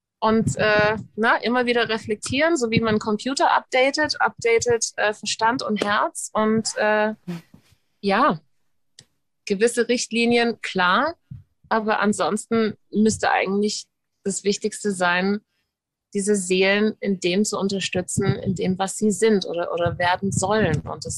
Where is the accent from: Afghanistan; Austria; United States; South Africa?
United States; ich als Amerikanerin sag nur mal kurz Amerika